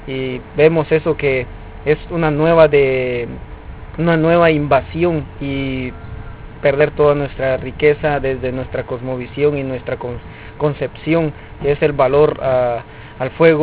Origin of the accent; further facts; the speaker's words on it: Sacapulas, Quiché, Guatemala; soy de Zacapulas, el Quiché.